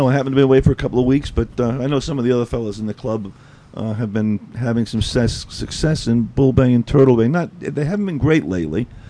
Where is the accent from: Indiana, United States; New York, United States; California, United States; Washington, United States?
New York, United States; I'm from New York originally. We've been living here about the last 11 years.